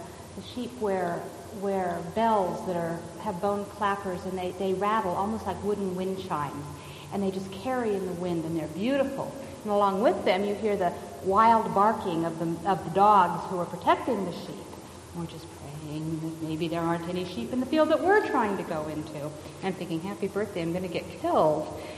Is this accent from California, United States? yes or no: yes; California, United States; And, you know, I'm from California. Bats have rabies.